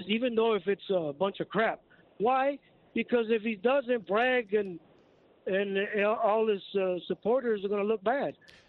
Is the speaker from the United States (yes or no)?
yes; McAllen, Texas, United States; I'm a Hispanic from McAllen, and where I live is a Democrat area there in the border, and everybody here is about turning and wanting Trump back.